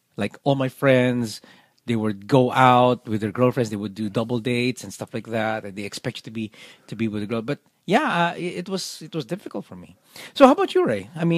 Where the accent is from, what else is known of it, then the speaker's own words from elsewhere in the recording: Manila, Metro Manila, Philippines; I grew up in a very Catholic society. I grew up in the Manila, Philippines